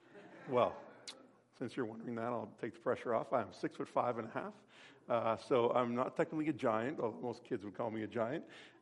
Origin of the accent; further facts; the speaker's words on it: Waterloo, Ontario, Canada; I grew up in Waterloo, Ontario, going to a good old-fashioned Baptist Christian school. It was at a First Baptist Church